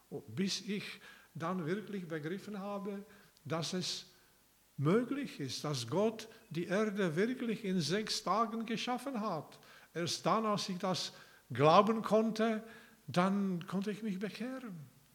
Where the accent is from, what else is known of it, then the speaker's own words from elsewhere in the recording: Czechia; Mindestens bei uns zu Hause in Tschechien, da werde ich schon am zweiten Tag, glaube ich.